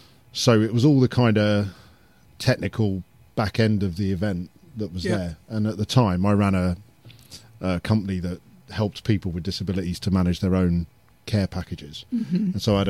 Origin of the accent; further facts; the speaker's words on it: Peterborough, East of England, United Kingdom; we grew up in Peterborough, went to Helway School, and then went off to a college in Coventry for people with disabilities.